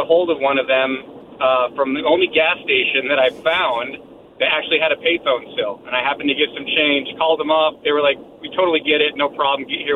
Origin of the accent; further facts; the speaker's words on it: Midwest, United States; I'm originally from the Midwest, so, you know, hot, humid. Everything that can hurt you is in the Midwest, you know, like poison spiders and stuff.